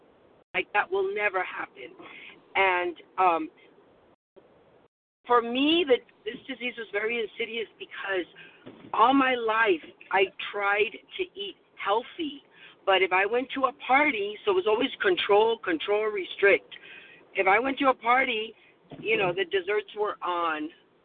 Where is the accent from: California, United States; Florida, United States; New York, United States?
California, United States; I'm from California.